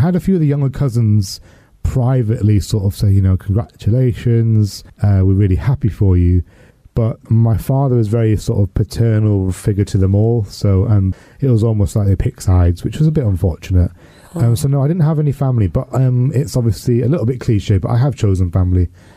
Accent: United Kingdom; for somebody who was born in the 80s, grew up in the 80s and 90s, as a British Pakistani Muslim man who was gay

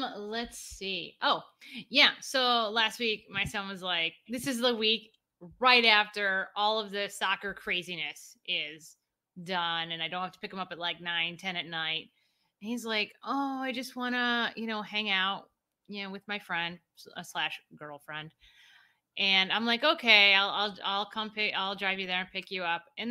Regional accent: United States; And as an American, I guess I was just so accustomed to like mystery meat on my plate. Like I grew up with minute steaks.

